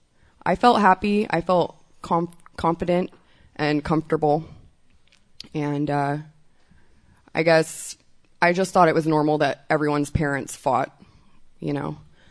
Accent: McAllen, Texas, United States; also born or lived in Corpus Christi; and I was born in Corpus Christi, Texas, to two wonderful parents that didn't like each other very much. And I moved down to the border of Texas and Mexico in McAllen, Texas.

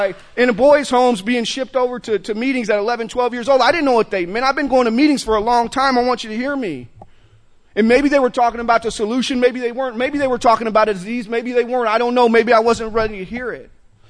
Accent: Austin, Texas, United States; But I grew up in Austin, Texas. I grew up in, we moved to East Austin right off Canterbury, and I grew up on South 2nd and West Johanna back when Austin was Austin.

